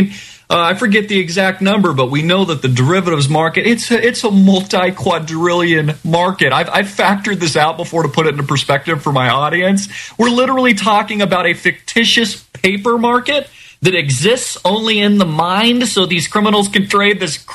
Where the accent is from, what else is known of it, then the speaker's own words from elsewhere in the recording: Arizona, United States; we literally have a real estate situation here in Arizona, my home state